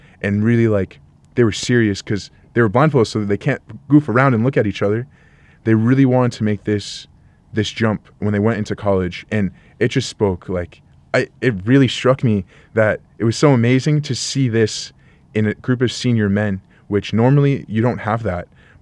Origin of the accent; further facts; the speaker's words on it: Boston, Massachusetts, United States; So I'm originally from East Boston, which is, if you fly into Boston, right, Logan Airport, that's where I live.